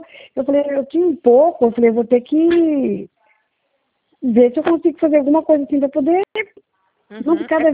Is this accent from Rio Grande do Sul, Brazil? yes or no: no; Santo Expedito, São Paulo, Brazil; born there; nasci em São Expedito.